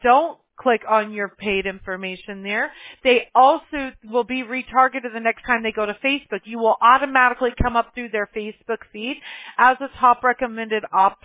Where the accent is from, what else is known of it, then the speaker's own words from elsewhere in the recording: Mobile, Alabama, United States; born there; I was born in Mobile, Alabama. I got family all throughout the South, so I know what I'm talking about.